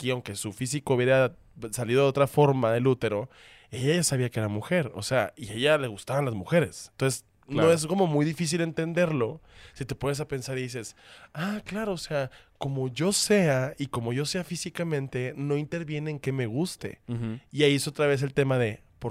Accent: Sonora, Mexico; todo esto fue para decirte que soy de Sonora

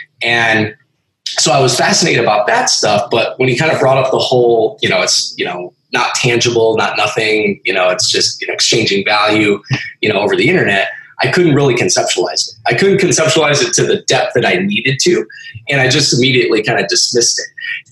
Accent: South Dakota, United States; Yeah, well, you know, originally from a small town in central South Dakota, which I know probably a lot of your listeners.

